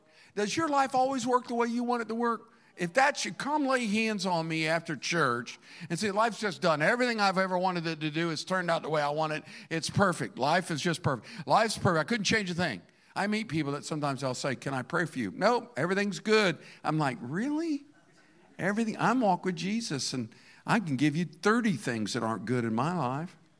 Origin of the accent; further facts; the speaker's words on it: United States; He didn't like me because I was from America.